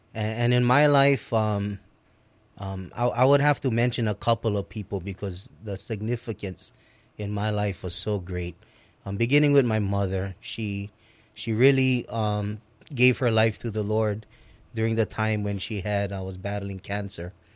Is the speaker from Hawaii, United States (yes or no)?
yes; Waimalu, Hawaii, United States; I grew up in the Waimalu area, and it was a quite violent neighborhood, a lot of drugs, exposure to violence. A lot of, it was a low-income area